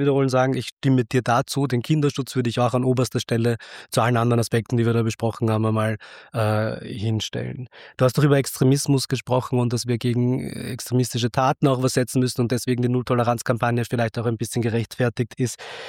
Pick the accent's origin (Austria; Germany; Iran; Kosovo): Austria; Vienna; in Simmering, wo ich aufgewachsen bin und teilweise in Favoriten, da war ich halt viel unterwegs.